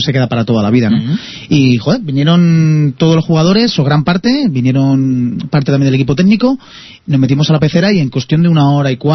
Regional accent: Fuenlabrada, Community of Madrid, Spain; born there; no nací en Esparta, nací en Fuenla, pero casi, casi, ¿no?

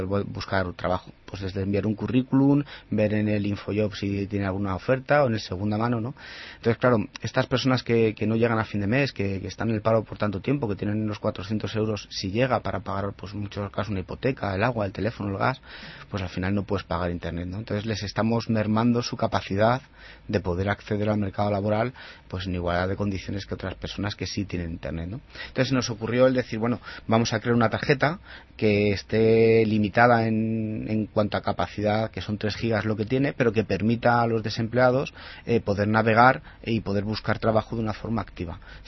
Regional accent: Fuenlabrada, Community of Madrid, Spain; como somos de Fuenlabrada, llegó el momento de atrevernos a una gran ciudad como es Fuenlabrada, pues es muy grande.

